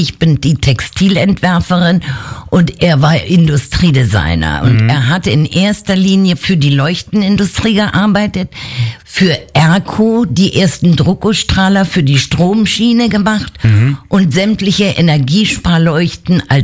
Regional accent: Berlin, Germany; Deswegen bin ich nach Berlin gezogen, obwohl ich mit Spreewasser getauft bin. Ich bin eigentlich eine Berlinerin.

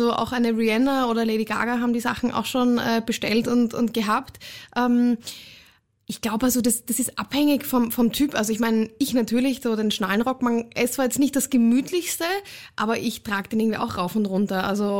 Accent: Vienna, Austria; accent: Viennese; now in Berlin, Germany; Also ich bin jetzt mittlerweile seit 6 Jahren da. Man hört es nur bloß noch nicht. Also der Wiener Akzent ist immer noch

